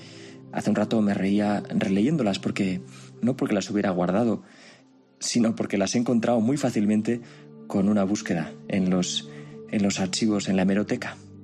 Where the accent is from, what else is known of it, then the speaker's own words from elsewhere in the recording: Barcelona, Catalonia, Spain; el periódico con el que crecí en Barcelona, que se llama La Vanguardia